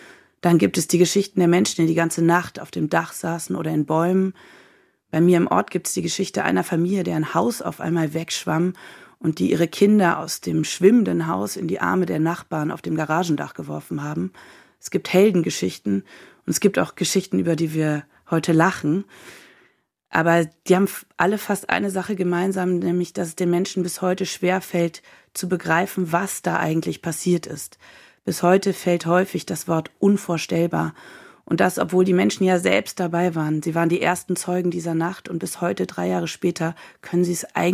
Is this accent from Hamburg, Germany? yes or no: no; Kreuzberg, Rhineland-Palatinate, Germany; bevor sie am Mittwochabend vor 3 Jahren durch meinen Heimatort Kreuzberg gerauscht ist